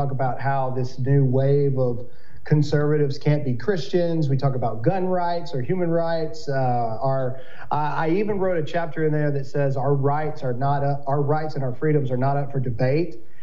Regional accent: Mississippi, United States; Well, and I'm from Mississippi, too.

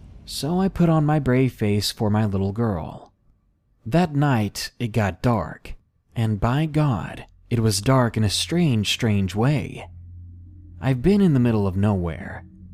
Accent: Idaho, United States; now in Massachusetts, United States; I moved to Massachusetts from Idaho about 5 years ago

